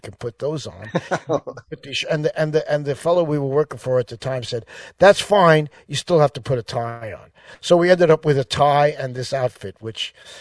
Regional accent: Pelham, New York, United States; Yeah, that's hometown for me. I grew up right next to New Rochelle. Pelham. I grew up in Pelham.

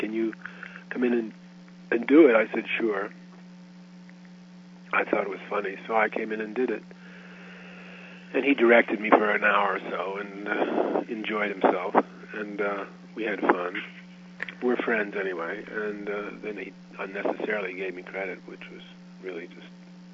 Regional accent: New York, United States; It's set in New York, which is my hometown.

